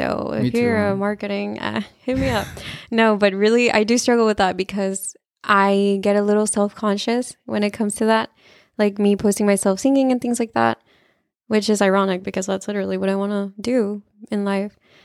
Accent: McAllen, Texas, United States; I grew up here. I was born and raised in McAllen, Texas.

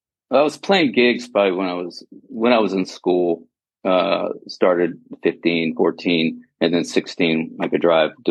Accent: San Leandro, California, United States; And, I grew up in the East Bay in San Leandro, right. Next, like near the Oakland border there. And, it was a great place to grow up.

